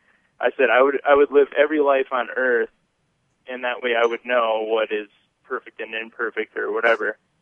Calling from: Iowa, United States; I'm calling from Iowa, actually.

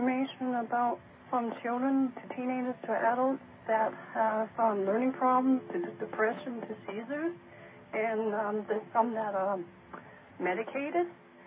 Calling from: Vancouver, British Columbia, Canada; Canada, outside of Vancouver.

